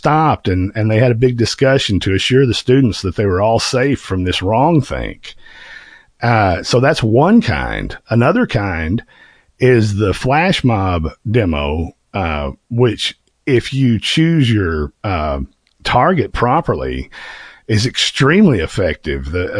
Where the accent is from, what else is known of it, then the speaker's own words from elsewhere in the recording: United States; I'm an American, and I'm a white nationalist